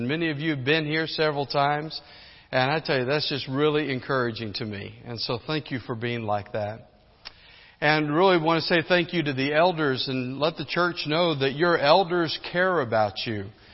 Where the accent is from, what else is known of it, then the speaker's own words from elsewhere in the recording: New Mexico, United States; We're from New Mexico. And we share that good common background with one another.